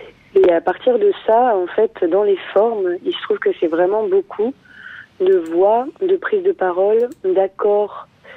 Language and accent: French; Nouvelle-Aquitaine, France; moi je viens plutôt du Poitou-Charentes et de ces paysages-là plus simples, là à l'ouest, sans vraiment d'océan, sans vraiment de montagne ni de rhizome.